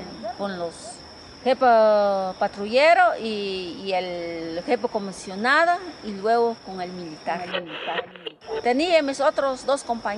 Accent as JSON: {"language": "Spanish", "region": "Huehuetenango", "country": "Guatemala", "first_language": "Mam", "second_language": "Spanish", "said": "Yo tengo mi idioma, mi propio idioma. Yo hablo Mam. Yo soy origen de Huehuetenango. Yo tengo mi traje típica, pero ya mis hijas ahorita ni pueden hablar mi idioma."}